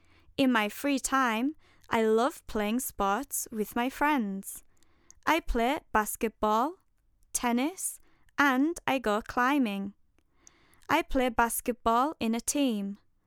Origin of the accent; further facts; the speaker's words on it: Mexico; I'm from Mexico. I live in Morelia, a very beautiful city. I am 9 years old.